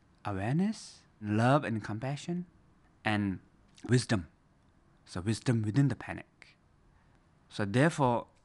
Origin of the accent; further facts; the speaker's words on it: Nepal; born there; English is a second language; I was born in Nepal, right in the middle of the Himalayan mountains, very nice environment